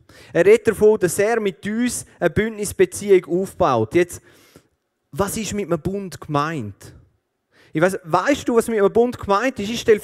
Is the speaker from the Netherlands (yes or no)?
no; St. Gallen, Switzerland; Und ich komme aus dem Kanton St. Gallen.